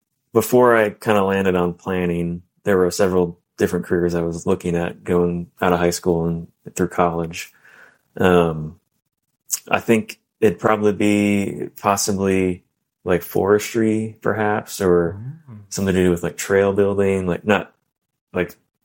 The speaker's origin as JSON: {"language": "English", "town": "Bentonville", "region": "Arkansas", "country": "United States", "tie": "born or raised there", "also_born_or_lived": "Racine, Wisconsin", "said": "we're only there for a little while and moved to Bentonville after that. So that's where I grew up. We moved from Wisconsin."}